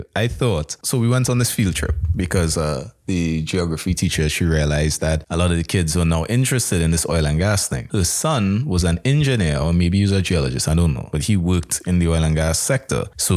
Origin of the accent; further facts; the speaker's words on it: Port of Spain, Trinidad & Tobago; Where I'm from, I'm from the city. I'm from Port of Spain. I'm from the capital.